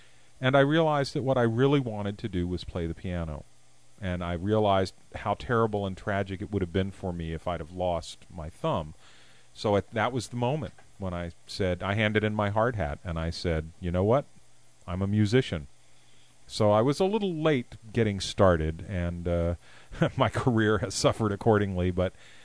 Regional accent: Washington, District of Columbia, United States; I was raised in the Washington, D.C. area, and what mattered there was, I don't know, I guess government and being involved in political affairs or something.

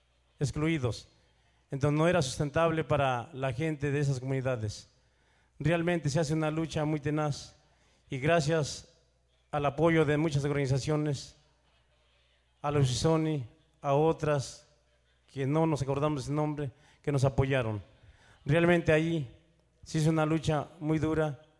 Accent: Tepeaca, Puebla, Mexico; Es un orgullo para nosotros que venimos de lugar de Puebla, Tepeaca, estar acá

